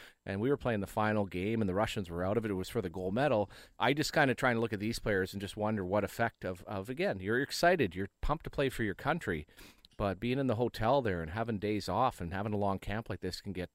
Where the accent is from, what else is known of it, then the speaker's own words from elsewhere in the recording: Orleans, Ontario, Canada; I grew up in Orleans at the Elizabeth Manley rink right across the street.